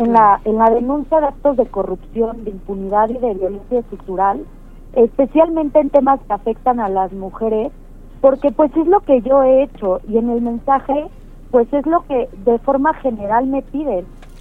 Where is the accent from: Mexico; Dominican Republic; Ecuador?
Mexico; mi voz como mujer, como ciudadana mexicana y como legisladora